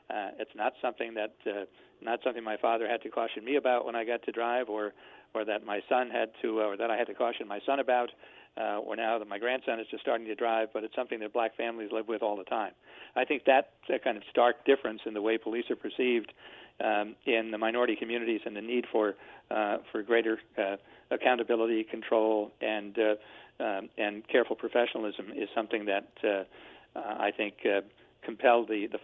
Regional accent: New Haven, Connecticut, United States; Yes, it happened when I was a teenager, about 17 years old. In New Haven, I was with a friend, and we neither of us had cars, so we walked up several blocks from where we lived

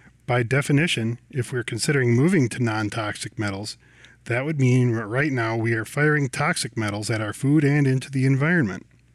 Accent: Wisconsin, United States; I can tell you, in all honesty, I was born and raised in Wisconsin, and I have never heard of the Conservation Congress until I was out of college.

